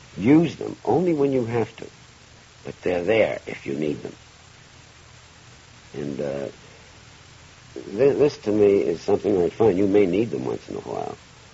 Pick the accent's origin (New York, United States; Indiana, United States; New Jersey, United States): New York, United States; Long Island; I didn't know from the East Side. I was brought up in Long Island.